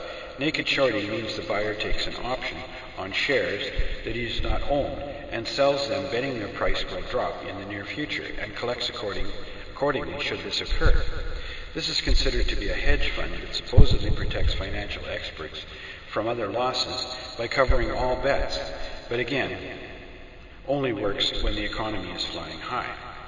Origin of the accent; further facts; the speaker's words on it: Canada; As a Canadian, I have a criminal record on account of these American bullies